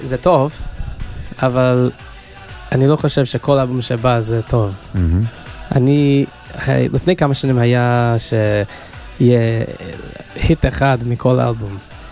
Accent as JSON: {"language": "Hebrew", "town": "Los Angeles", "region": "California", "country": "United States", "second_language": "Hebrew", "lives_now": "Israel", "said": "אני מלוס אנג'לס, ועכשיו אני פה"}